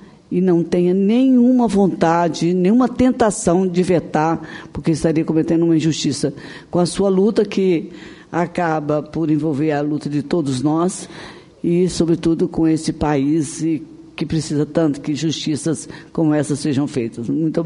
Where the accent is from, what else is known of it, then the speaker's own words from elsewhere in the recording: Brazil; como brasileira, como mãe, como cidadã e como filha